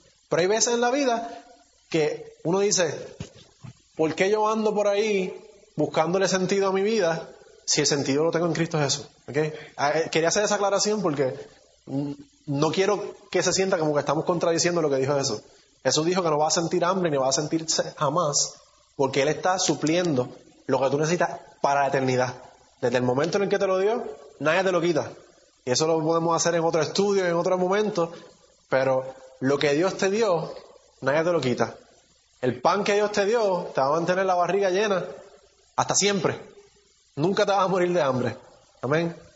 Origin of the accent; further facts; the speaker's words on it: Puerto Rico; nosotros también como puertorriqueños decimos que yo tengo hambre